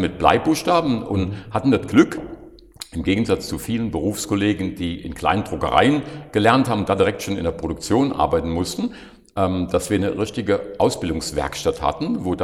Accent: Koblenz, Rhineland-Palatinate, Germany; ich bin eigentlich ein Musselweiser. Das ist ein Vorort von Koblenz, wie die meisten der Hörer wahrscheinlich wissen. Und bin da als Sohn eines Paares, was einen Rewe-Lebensmittelladen betrieben hat, aufgewachsen. Heute würde man sagen, gut bürgerlich. Also wir haben zwar Koblenzer geschwätzt

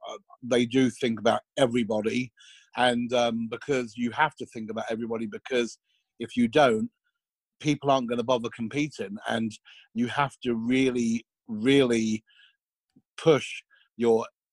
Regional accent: United States; You know, in America, I made all my mistakes in America and I grew up in America.

